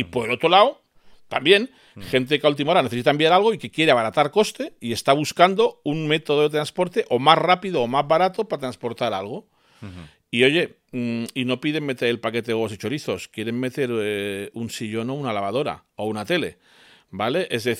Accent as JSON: {"language": "Spanish", "region": "Galicia", "country": "Spain", "said": "Porque yo que soy gallega, no me gustan los huevos y las ensaladas y los chorizos de Madrid."}